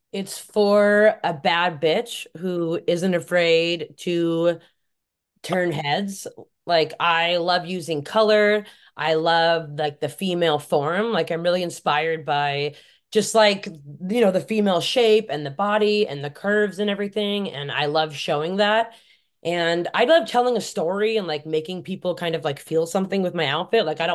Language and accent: English; Scotland, United Kingdom; because I'm Scottish and he's Scottish